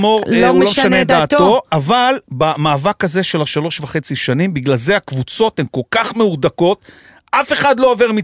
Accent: Tiberias, Northern District, Israel; now in Tel Aviv, Israel; אני מזרחית, אבל אבא שלי חושב שאני השתכנסתי. כי אני מטבריה, אבל אני עכשיו גרה בתל אביב.

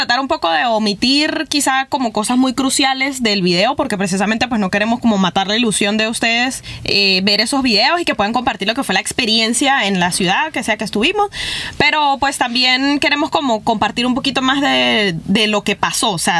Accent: Venezuela; nosotros no sé si como venezolanos o simplemente como familia que somos

